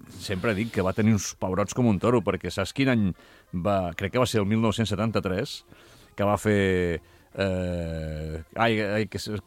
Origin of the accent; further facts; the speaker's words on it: Barcelona, Catalonia, Spain; Som del barri Fabri Puig, de Nou Barris